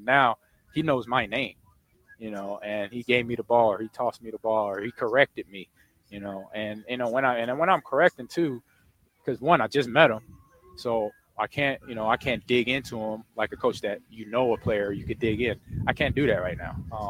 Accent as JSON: {"language": "English", "town": "Omaha", "region": "Nebraska", "country": "United States", "tie": "born or raised there", "said": "see these kids, I see me, you know, at the Boys and Girls Club on the north side of Omaha."}